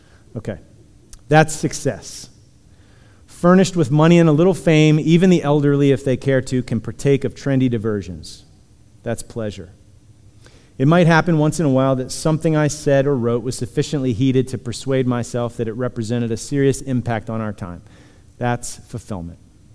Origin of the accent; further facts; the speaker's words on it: Punxsutawney, Pennsylvania, United States; I come from Punxsutawney. So, love my people, okay?